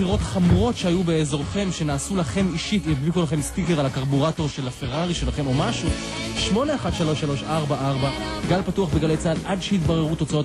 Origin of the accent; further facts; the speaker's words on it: Jerusalem, Jerusalem District, Israel; אני ירושלמי לשעבר